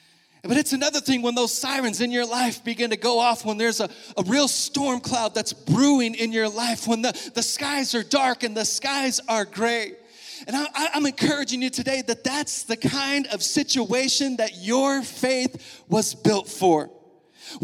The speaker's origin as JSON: {"language": "English", "region": "Texas", "country": "United States", "tie": "born or raised there", "lives_now": "Lawrence, United States", "said": "when I was a boy growing up in the Texas Panhandle"}